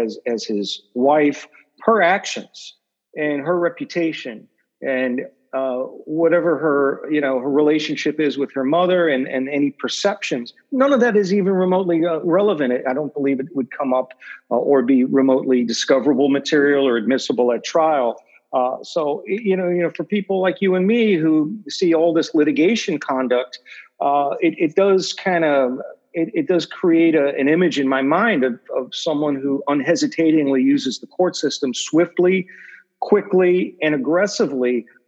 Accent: New York City, New York, United States; given my background in, growing up in New York City, I think I'd rather be

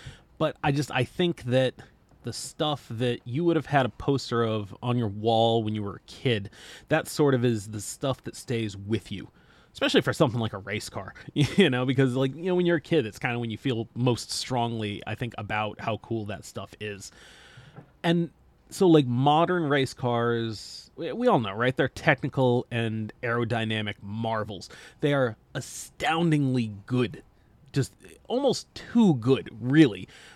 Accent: United States; because as an American, Gran Turismo 1 was really sort of the first time that most of us were exposed to the Nissan Skyline.

